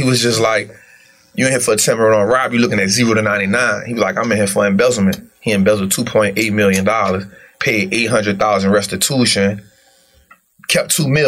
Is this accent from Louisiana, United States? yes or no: yes; New Orleans, Louisiana, United States; So, just born and raised in New Orleans. Saw my moms get shot when I was kind of like 9.